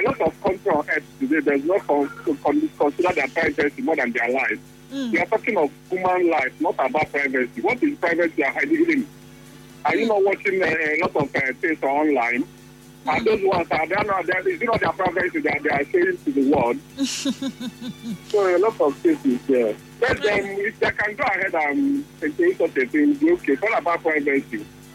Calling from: Port Harcourt, Rivers, Nigeria; Yeah, I'm calling from Port Harcourt.

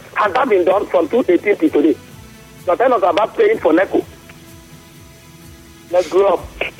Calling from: Eche, Nigeria; Yes, I call you from Eche, but I'm an expatriate from Ahuda East.

